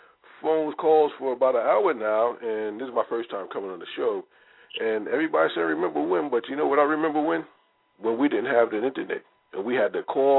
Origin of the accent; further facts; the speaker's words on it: Crown Heights, New York, United States; I grew up on President Street.